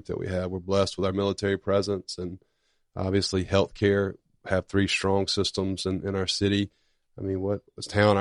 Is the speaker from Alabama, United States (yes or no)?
yes; Atmore, Alabama, United States; You know, growing up in Atmore, Pensacola was always where we came for the doctor, the mall, the movie, you know, to hang out.